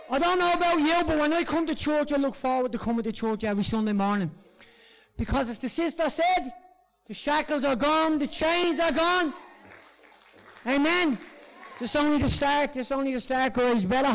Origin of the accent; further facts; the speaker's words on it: Dublin, Leinster, Ireland; You know, Dolphin's Barn to me has a special place in my heart. For me, growing up in Dolphin's Barn was amazing.